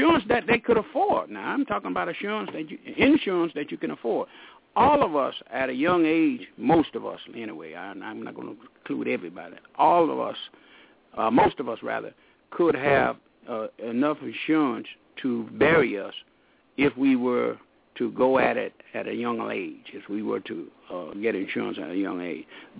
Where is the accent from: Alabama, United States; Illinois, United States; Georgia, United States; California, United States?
Alabama, United States; I'm from Alabama, and it happens time and time and again down there because people are so superstitious.